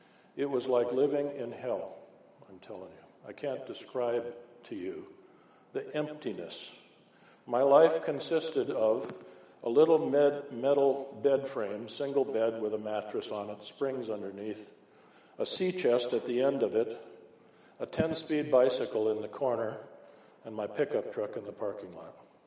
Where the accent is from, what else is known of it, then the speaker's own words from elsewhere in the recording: Minnesota, United States; When you're a little boy growing up in Minnesota, you know, you think foreign travel is driving the tractor to the end of the corn row.